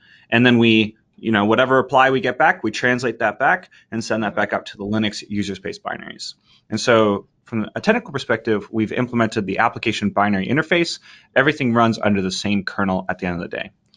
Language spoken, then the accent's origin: English; Canada; So I went to the University of Waterloo in Canada. So I'm Canadian A.